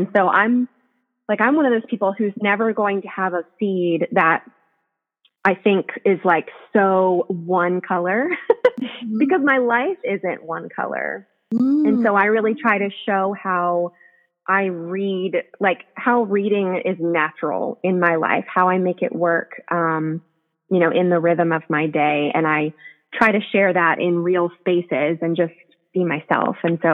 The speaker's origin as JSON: {"language": "English", "town": "Virginia Beach", "region": "Virginia", "country": "United States", "tie": "born or raised there", "also_born_or_lived": "Rockville, Maryland", "lives_now": "Middle Tennessee, United States", "said": "I was born in Rockville, so not too far outside of D.C., and most of my family is still there. And then when I was in third grade, moved to Virginia Beach with my mom"}